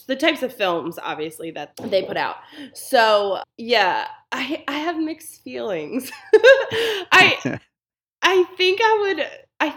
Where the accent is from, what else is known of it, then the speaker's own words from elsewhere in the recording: Baltimore, Maryland, United States; I am from Baltimore.